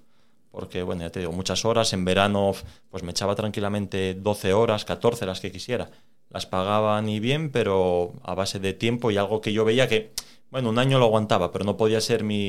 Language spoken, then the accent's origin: Spanish; Gijón, Asturias, Spain; No, yo soy de Gijón. Mi padre es de Mieres, pero se vino muy niño para Gijón. Con 8 años o así se vino para Gijón y yo nací aquí en Gijón. Eran de la Calzada, vinieron a vivir a la Calzada.